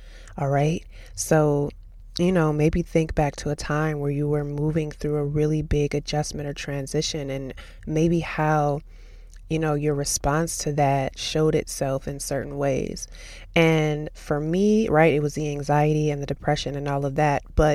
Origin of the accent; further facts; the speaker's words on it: St. Paul, Minnesota, United States; also born or lived in Austin, Texas; I was going to be transitioning back to my home state and into my childhood home.